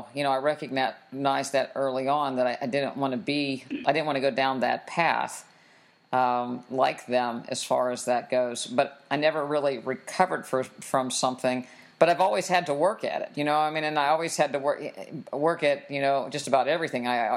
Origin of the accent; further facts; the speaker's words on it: West Virginia, United States; I'm from West Virginia, and I never ate fruit that wasn't in a pie